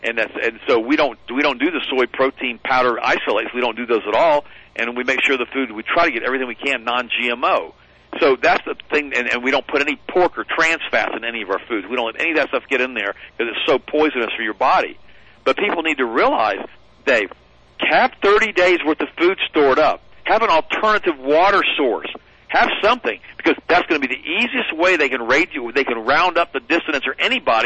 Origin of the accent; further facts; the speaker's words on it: Florida, United States; I don't think people realize how hot gets, because I'm from Florida, and it's a lot hotter down there, especially with the humidity.